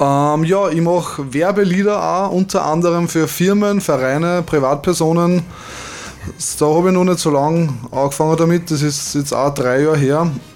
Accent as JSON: {"language": "German", "region": "Lower Austria", "country": "Austria", "said": "Ich komme aus dem Waldviertel vor Horn."}